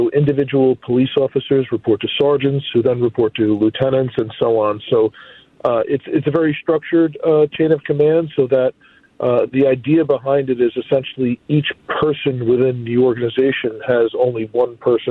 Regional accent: Newark, New Jersey, United States; obviously I'm from Newark

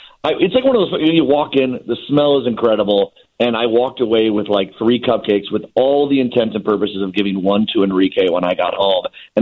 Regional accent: Downers Grove, Illinois, United States; And so I grew up in Downers Grove, right, which is not all that far from Geneva.

